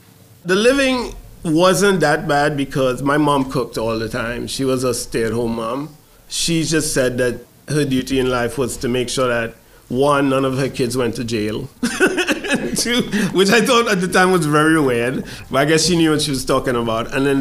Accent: Trinidad & Tobago; moved away as an adult; now in United States; I'm from Trinidad, which is part of a twin island state. It's called Trinidad and Tobago. And I came to the United States, I was 24.

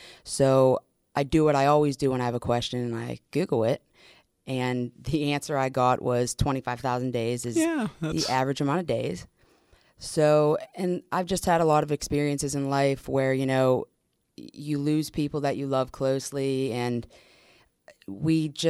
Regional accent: Irwin, Pennsylvania, United States; Yes, I am. I'm from Pittsburgh. I'm from a small town called Irwin. I went to Penn Trafford High School and kind of grew up in the suburbs.

